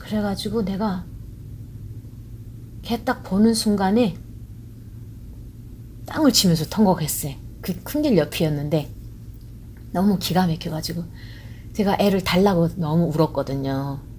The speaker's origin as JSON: {"language": "Korean", "country": "North Korea", "said": "나는 이제 탈북자니까"}